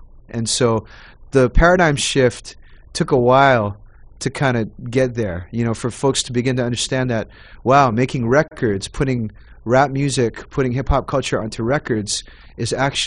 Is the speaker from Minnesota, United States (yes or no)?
no; Honolulu, Hawaii, United States; me growing up in Honolulu, Hawaii, could listen to and understand and immediately get.